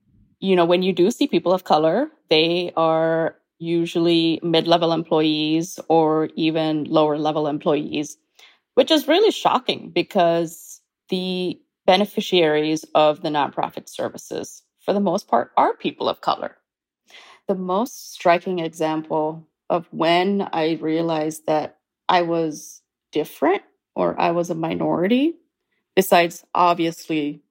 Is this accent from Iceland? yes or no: no; India; also born or lived in Kuwait / Canada; now in United States; I was born in India, and I am an Indian Canadian who's about to become an American. I've lived in 4 different countries. I grew up in India, Kuwait, Canada, and the US.